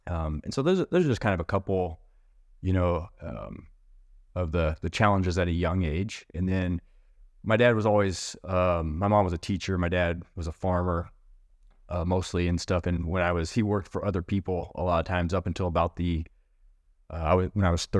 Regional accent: Missouri, United States; I presently reside technically in the state of Kansas. I grew up in Missouri. I've always called Missouri home in reality.

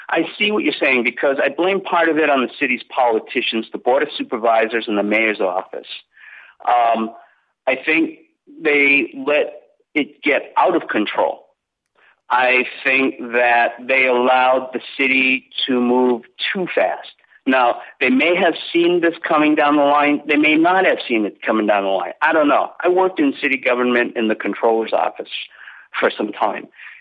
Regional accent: Massachusetts, United States; now in San Francisco, United States; I've lived out in San Francisco since 1982. I moved out from Massachusetts.

